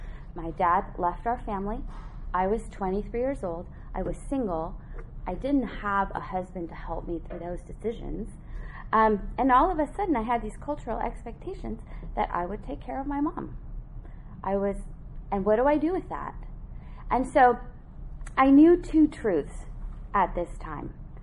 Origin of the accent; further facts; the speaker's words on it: Guatemala; I was born in Guatemala. I was born in a very traditionally Hispanic home.